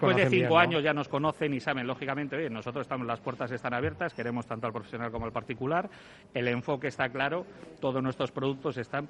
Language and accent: Spanish; Sestao, Basque Country, Spain; yo soy de Sestao, nacido en Sestao, y eso también siempre te tira mucho lo que es la tierra